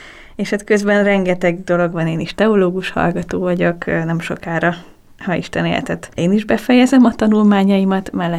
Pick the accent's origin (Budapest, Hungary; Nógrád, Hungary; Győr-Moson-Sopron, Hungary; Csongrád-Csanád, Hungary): Nógrád, Hungary; Én pedig egy kis nógrádi faluból Eltőkötre származó lány vagyok, aki rengeteg felé járt, és rengeteg mindent látott